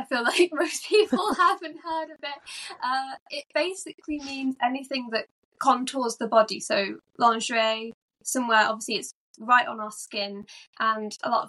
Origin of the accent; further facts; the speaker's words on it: West Midlands, United Kingdom; I love where I grew up. I grew up sort of outside of Birmingham. Nearer to the countryside, there's a really big park near where I am.